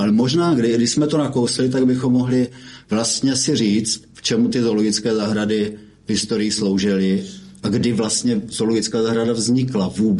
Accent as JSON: {"language": "Czech", "town": "Brno", "region": "South Moravian Region", "country": "Czechia", "said": "já jsem z Brna"}